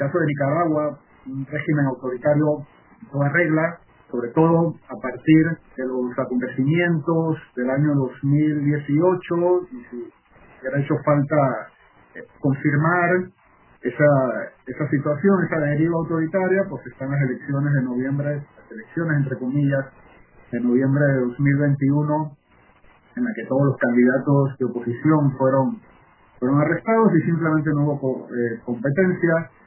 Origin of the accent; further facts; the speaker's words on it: Panama; estando en Panamá y siendo panameño